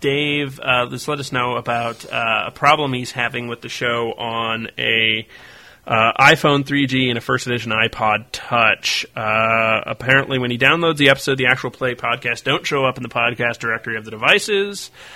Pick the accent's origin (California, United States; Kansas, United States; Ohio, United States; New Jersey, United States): Kansas, United States; Topeka; We're in Kansas. We're not Canadian, but we could be. Although I haven't lived in Kansas for a long time, I'm a member of the Air Force and move around a lot. I'm originally from Topeka.